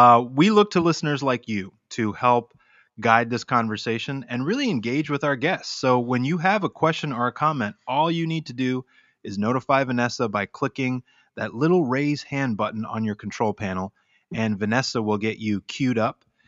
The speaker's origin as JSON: {"language": "English", "country": "United States", "tie": "born or raised there", "said": "in my experience growing up in America, that we are taught how to debate and argue"}